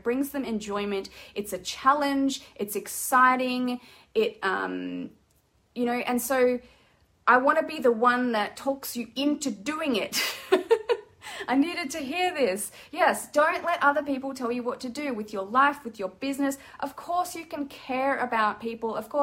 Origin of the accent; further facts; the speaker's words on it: Darwin, Northern Territory, Australia; born there; I was born in Darwin, but I haven't been there for a really long time.